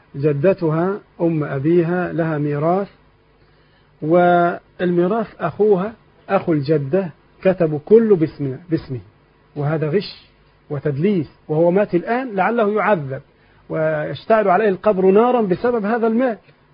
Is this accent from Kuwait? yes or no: no; Egypt; إذا كان مكتوبا في القائمة في عندنا في مصر يبقى ملك للزوج